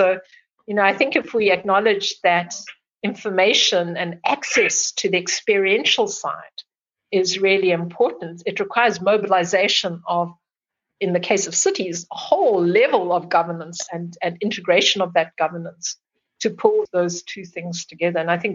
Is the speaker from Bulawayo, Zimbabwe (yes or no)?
yes; Bulawayo, Zimbabwe; I was born in Zimbabwe in a city called Bulawayo, and it's a very dryland landscape, dryland, thornveld, savanna